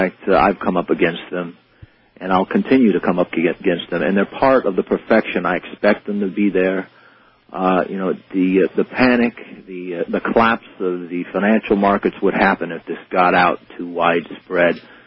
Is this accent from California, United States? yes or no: no; Arizona, United States; I'm probably going to move maybe back to my home state of Arizona